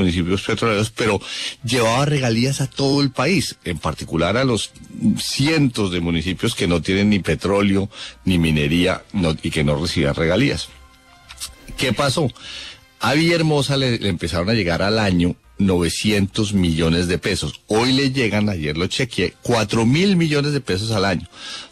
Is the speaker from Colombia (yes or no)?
yes; Bogotá, Colombia; born there; y nosotros nacimos en Bogotá